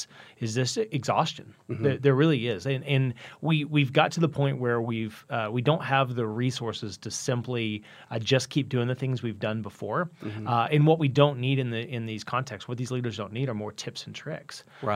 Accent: Laverne, Oklahoma, United States; down to places like where I grew up in Laverne, and even smaller rural places.

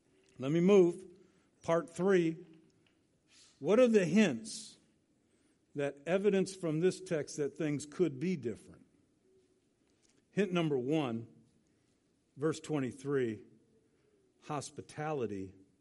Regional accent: United States; And I speak as an American.

